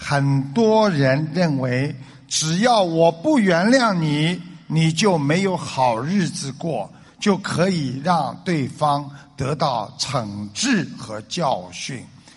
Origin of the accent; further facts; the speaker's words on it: China; 我们中国人讲冷静冷静